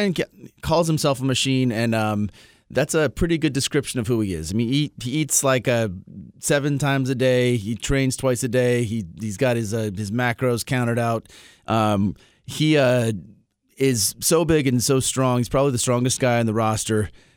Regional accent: Los Angeles, California, United States; I might be spoiled because I'm from Los Angeles.

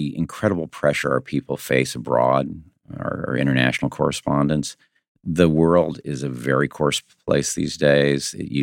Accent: Illinois, United States; My parents were both World War II veterans, grew up in a small town in Illinois. And if you were growing up in Illinois when I did

